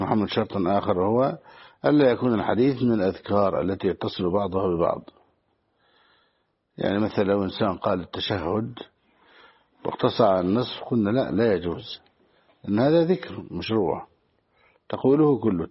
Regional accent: Egypt; يعني مثلا مسألة التكبير في بلادنا مصر

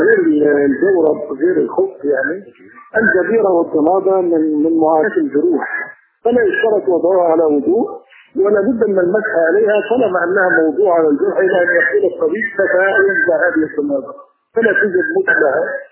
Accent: Egypt; احنا عندنا في مصر 18 مليون صوفي

